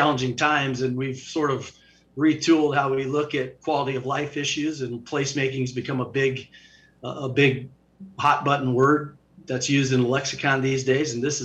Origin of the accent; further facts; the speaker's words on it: Quad Cities, United States; I'm from the Quad Cities. I grew up there, have all kinds of friends there, do some business up there. Parents live there. Brother lives there.